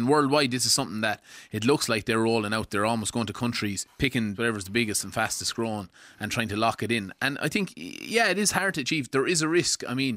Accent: Roscrea, Munster, Ireland; I lived in Roscrea, which is in North Tipperary. I moved down to Care.

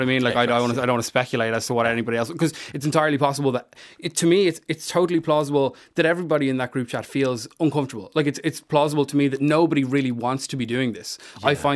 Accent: Dublin, Leinster, Ireland; Yeah, I'm from Dublin. Yeah, from Fairhouse. Up Dublin 24.

